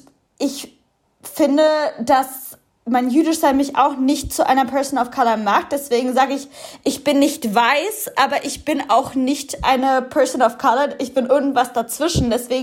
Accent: Germany; born there; ich bin in Deutschland geboren, meine Mutter ist aus Moskau, mein Vater ist in Lettland geboren, aber in Israel aufgewachsen.

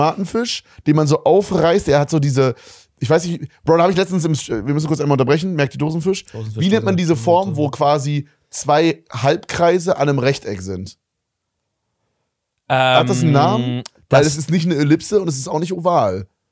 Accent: Brandenburg, Germany; weil in Brandenburg ist ja saure Gurke ein richtiges Ding, aus dem Spreewald, da wo ich herkomme.

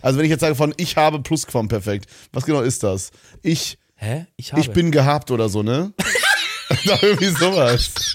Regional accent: Berlin, Germany; born there; Berlin, ja. Ich bin in Köpenick geboren.

